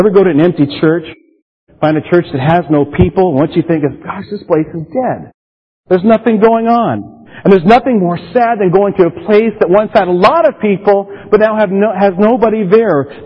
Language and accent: English; East Coast, United States; I grew up on the East Coast, and periodically, our family, who didn't live far from the city, we would make our journey into New York